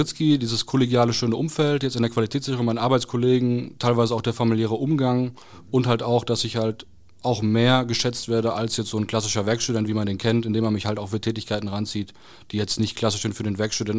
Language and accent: German; Aachen, North Rhine-Westphalia, Germany; Mein Lieblingsverein, auch da, wo ich herkomme, Alemannia Aachen